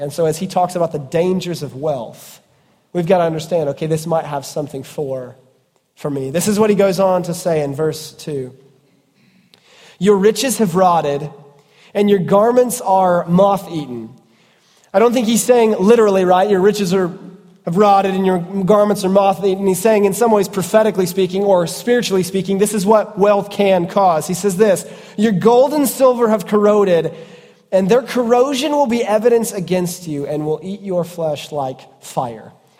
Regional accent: Midwest, United States; you're kind of from the Midwest, I grew up in the Midwest, it's that we consider ourselves pretty down-to-earth people, right?

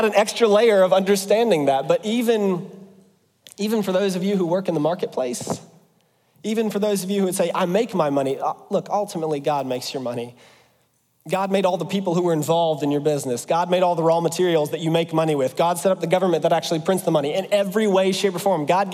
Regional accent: Ohio, United States; now in Central Ohio, United States; And so I'm from West Ohio. I came to Central Ohio and recognize nobody's from West Ohio.

